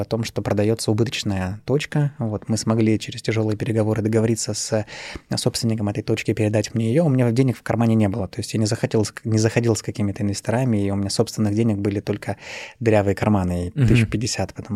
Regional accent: Syktyvkar, Komi Republic, Russia; а я родом сам из Сыктывкара

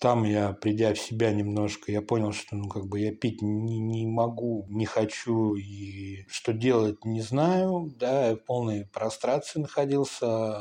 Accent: Moscow, Russia; мне 47 лет, я родился и вырос в Москве

